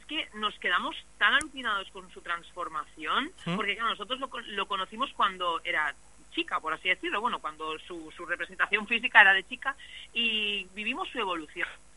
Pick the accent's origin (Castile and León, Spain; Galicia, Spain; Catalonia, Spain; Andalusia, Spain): Catalonia, Spain; se expresa mejor en castellano y yo también, aunque soy catalán.